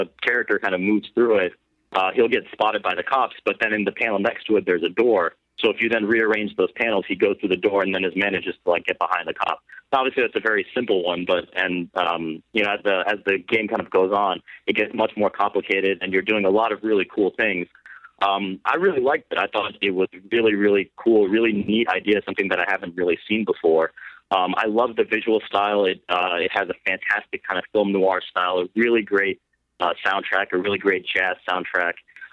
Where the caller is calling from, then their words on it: Chicago, Illinois, United States; I'm calling from Chicago.